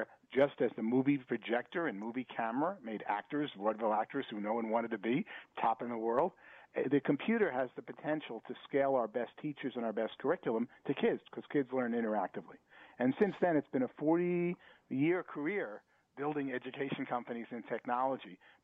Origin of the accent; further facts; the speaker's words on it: Long Island, New York, United States; also born or lived in Brooklyn; I was born in Brooklyn, New York, when Brooklyn was not a fashionable place to be, and escaped to Long Island, where I went to high school